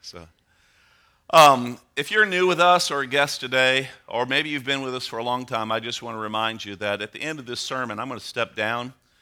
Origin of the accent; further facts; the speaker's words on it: Belleville, Illinois, United States; I grew up in Belleville, Illinois on Edgewood Drive.